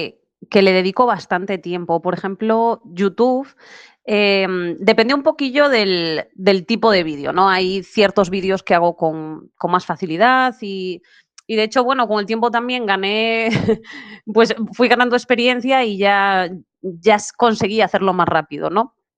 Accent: A Coruña, Galicia, Spain; yo soy de Coruña y bueno, medio coruñesa, medio ferrolana, entonces siempre hablé español, pero desde hace unos años intento, siempre que puedo, hablar gallego

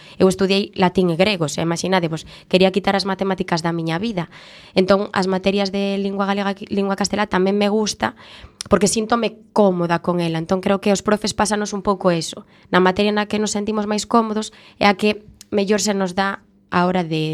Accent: Monforte de Lemos, Galicia, Spain; eu son de Monforte de Lemos, que se atopa na provincia de Lugo. Ali estudiei no cole de Escolapios

